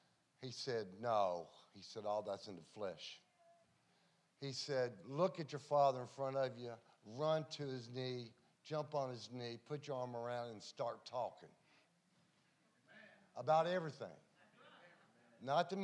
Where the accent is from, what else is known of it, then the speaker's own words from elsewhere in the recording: Knoxville, Tennessee, United States; I'm from Knoxville, Tennessee. I had no idea where Forest City, North Carolina was.